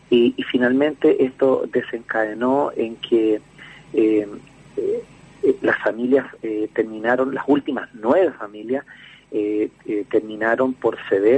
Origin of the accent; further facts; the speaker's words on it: Santiago, Santiago Metropolitan, Chile; yo soy de Santiago